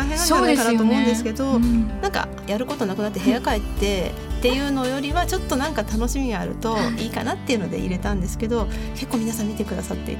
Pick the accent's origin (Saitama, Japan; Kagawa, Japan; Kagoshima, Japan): Kagawa, Japan; 地元香川県なんで